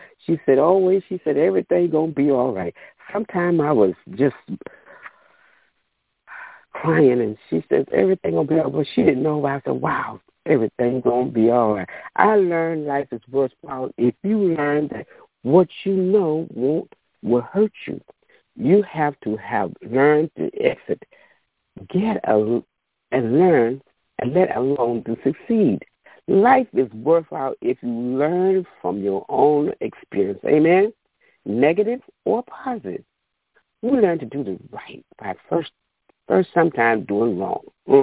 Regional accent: Sanford, North Carolina, United States; And I am from North Carolina, Sanford, North Carolina.

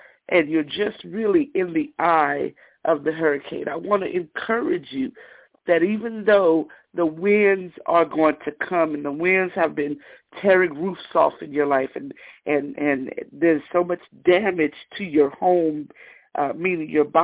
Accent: Las Vegas, Nevada, United States; I was really looking forward to seeing you all out here in my hometown of Las Vegas, Nevada. I was born and raised there, as you said.

